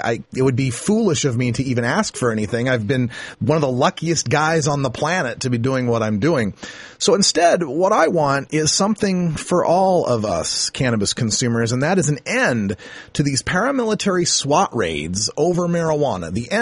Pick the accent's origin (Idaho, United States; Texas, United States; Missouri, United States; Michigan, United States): Idaho, United States; Now, I'll go to my home state of Idaho here